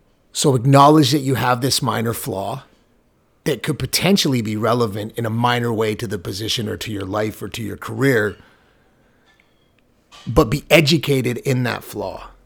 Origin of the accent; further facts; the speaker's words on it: Vancouver, British Columbia, Canada; I'm from Vancouver, Canada.